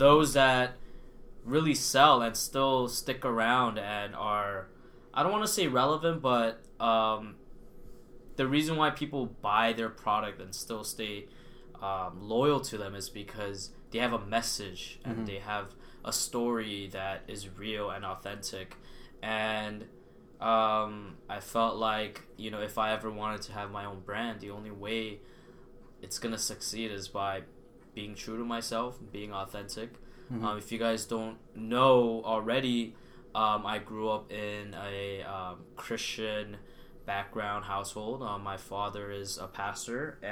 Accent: Los Angeles, California, United States; So, growing up in Los Angeles, I was raised under, I guess, the streetwear influence, right when internet blogging was popping off.

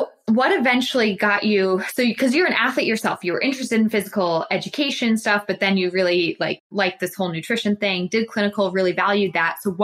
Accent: Massachusetts, United States; like I grew up in Massachusetts and then my clinical job was in Tallahassee, Florida.

